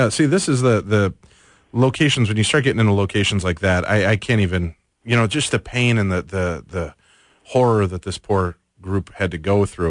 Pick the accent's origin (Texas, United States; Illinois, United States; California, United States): Illinois, United States; Medina; I said where I grew up in Medina, Illinois, we used to, everybody in our neighborhood used to talk about hearing parties